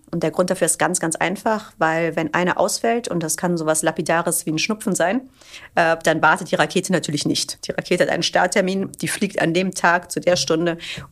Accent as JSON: {"language": "German", "town": "Cologne", "region": "North Rhine-Westphalia", "country": "Germany", "said": "ich komme aus Köln"}